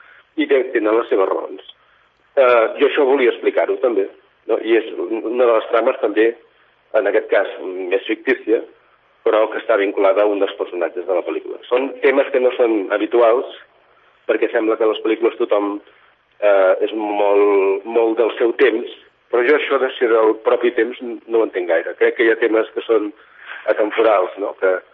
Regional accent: Vic, Catalonia, Spain; jo quan era petit i vivia a Vic, doncs m'acollia maternal, no? a la ciutat

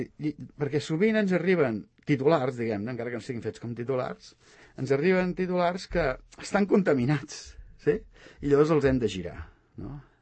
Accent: Badalona, Catalonia, Spain; born there; la tieta de Bufalà, que és el meu barri d'on vaig néixer jo a Badalona

